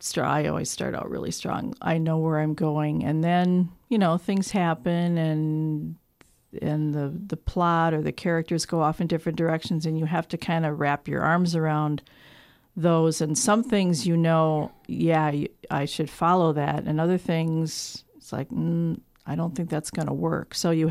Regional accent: Milwaukee, Wisconsin, United States; now in Winona, United States; And I'm from a large town. I'm from Milwaukee

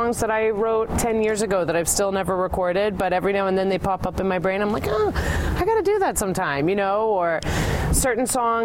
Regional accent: Detroit, Michigan, United States; now in New York, United States; You know, Detroit's my hometown. Right. I definitely feel a sense of that is where I come from.

